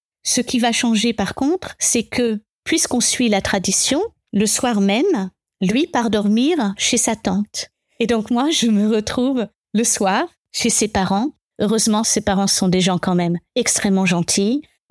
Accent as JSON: {"language": "French", "region": "Île-de-France", "country": "France", "tie": "born or raised there", "also_born_or_lived": "England / Germany", "moved": "yes", "said": "J'ai grandi dans cette banlieue parisienne. J'ai quitté la France pour aller en Angleterre, en Allemagne."}